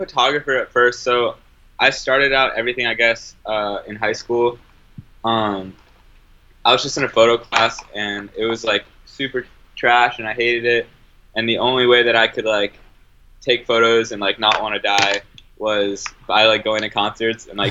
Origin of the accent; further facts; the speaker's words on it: Boston, Massachusetts, United States; Yeah, I'm from Boston. So I was just like shooting shows like that. And then I moved out